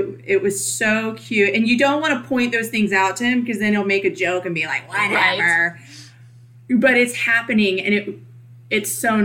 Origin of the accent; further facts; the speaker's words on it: Virginia, United States; He's from Michigan. I'm from Virginia.